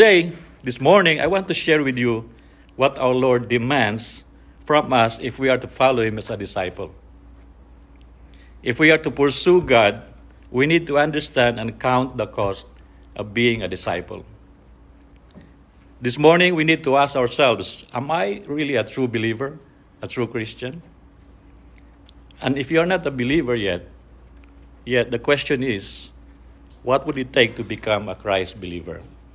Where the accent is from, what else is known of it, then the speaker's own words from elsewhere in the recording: Philippines; So, I grew up in the Philippines, and I can still remember at age 7 to 8 years old.